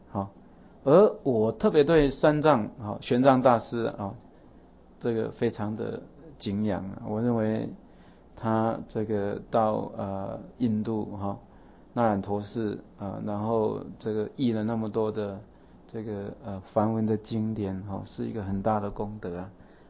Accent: Taiwan; 我跟他说不是，我是台湾人

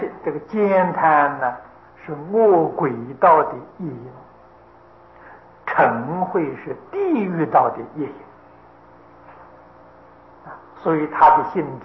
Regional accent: China; 因为我们中国人呢还是有很有耐心的啊，是能忍的。

